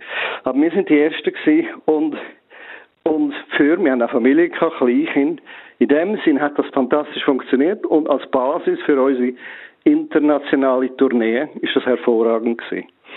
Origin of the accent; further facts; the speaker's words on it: Switzerland; Also als Schweizer kannst du auf London gehen, ein paar Jahre, und kannst eigentlich ignorieren, dass du in England bist.